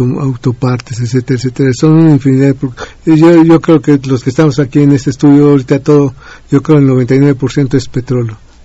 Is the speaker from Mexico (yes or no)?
yes; Mexico; nosotros como mexicanos